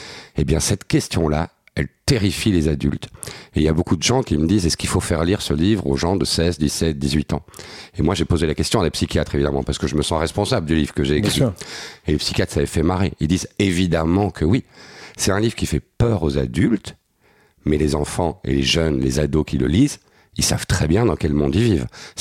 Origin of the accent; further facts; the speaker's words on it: Belgium; Moi je suis belge et je suis à Paris là